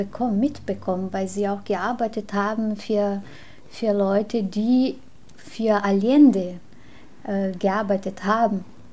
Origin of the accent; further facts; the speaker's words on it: Brazil; moved away as an adult; now in Germany; Ich bin aber in Brasilien dann aufgewachsen, bis ich 27 Jahre war. Dann war ich in Florianopolis.